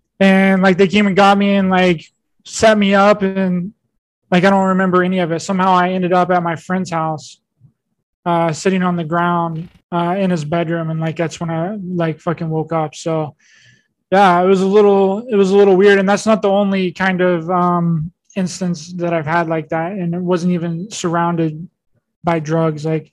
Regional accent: West Virginia, United States; me and a bunch of my friends decided to go out to this part of my hometown that's called the TNT area. Some might be familiar. That's where the Mothman was spotted back in the 50s and 60s.

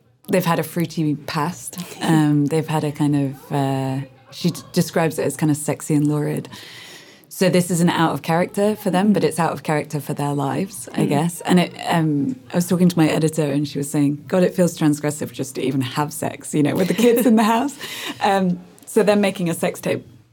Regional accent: Hong Kong; But it also came out of my experience growing up in Hong Kong.

